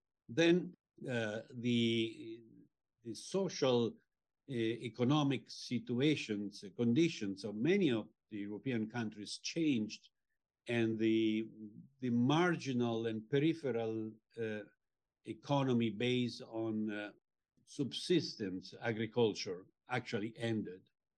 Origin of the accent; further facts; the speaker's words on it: Italy; now in Rome, Italy; I'm from Italy, live in Rome.